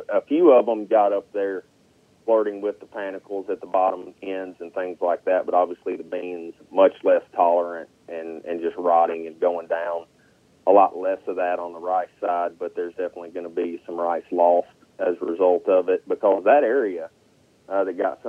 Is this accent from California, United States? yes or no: no; Carlisle, Arkansas, United States; And I grew up in Carlisle on a rice and soybean farm, and I'm back living there now and tromping up and down the entire state.